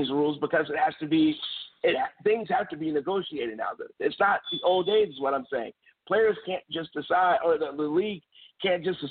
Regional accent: Chicago, Illinois, United States; Let me say this again. I'm from Chicago.

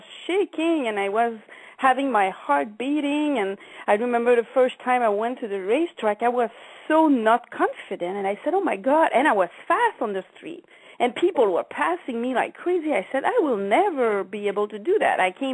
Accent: Quebec, Canada; English is a second language; also born or lived in Montreal; now in United States; Yes, I am from Quebec, a little town, tiny town, like 800 people. When I grew up, my dad was a farmer, and I moved in Quebec, after that in Montreal, and after that I moved to the States, and I started to speak English, actually, in 2005.

